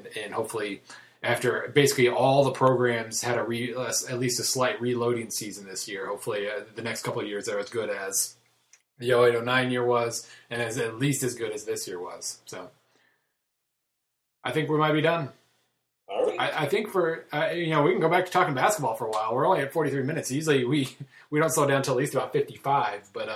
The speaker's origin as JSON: {"language": "English", "region": "Oklahoma", "country": "United States", "said": "I come from Oklahoma."}